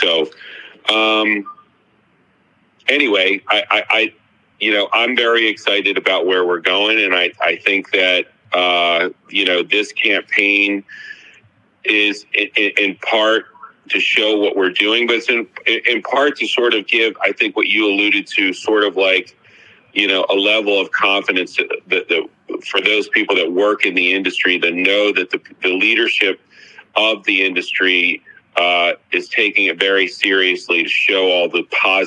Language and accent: English; Florida, United States; Some states, like my home state of Florida, has figured out a way